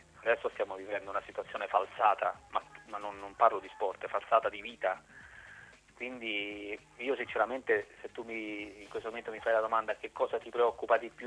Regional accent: Piandimeleto, Marche, Italy; a pochi chilometri del paese dove appunto il mio paese nativo, dei miei genitori e mia famiglia, che è Pian di Meleto vicino Carpegna

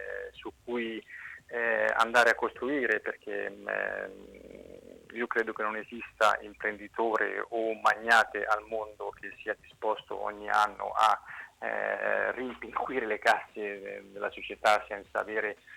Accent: Porto Sant'Elpidio, Marche, Italy; moved away as an adult; sono di Porto Sant'Elpidio, sono nato, sono cresciuto come calciatore, come uomo

